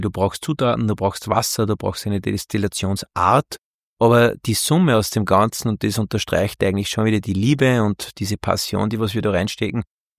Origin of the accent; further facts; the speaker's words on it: Alberndorf, Upper Austria, Austria; Bin geboren und aufgewachsen in Alberndorf und ist eine sehr traditionelle Gegend, würde ich zum Beispiel behaupten, und wo die Tradition und das Handwerk einfach nur groß geschrieben wird